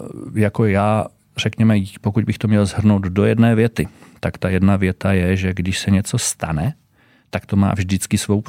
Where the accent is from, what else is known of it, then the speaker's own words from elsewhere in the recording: Moravia, Czechia; Jsem Moravák, takže strašně rád putuju po Víně.